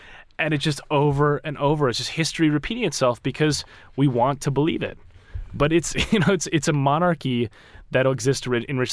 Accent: United States; And as an American, I've been very depressed at the direction of the country.

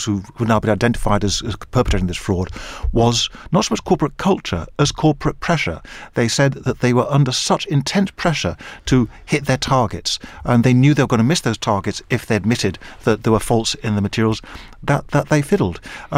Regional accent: Wales, United Kingdom; I'm Welsh

